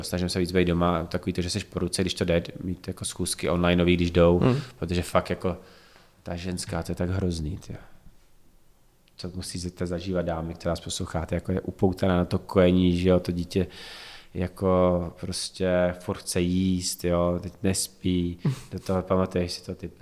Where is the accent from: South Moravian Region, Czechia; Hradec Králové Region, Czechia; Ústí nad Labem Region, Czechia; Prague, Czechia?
Prague, Czechia; Babička bydlí ve stejném městě, jsme Pražáci